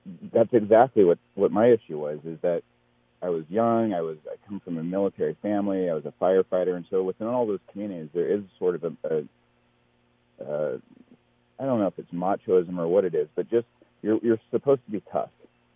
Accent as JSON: {"language": "English", "region": "California", "country": "United States", "said": "And I came back to California. I'm from the Bay Area."}